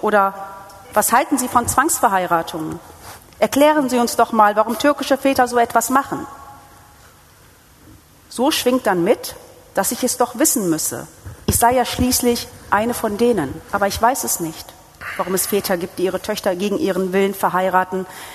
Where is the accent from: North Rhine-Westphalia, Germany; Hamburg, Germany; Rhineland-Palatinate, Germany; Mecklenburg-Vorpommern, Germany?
North Rhine-Westphalia, Germany; Duisburg; Heimat ist für mich die A42, die durch Duisburg geht.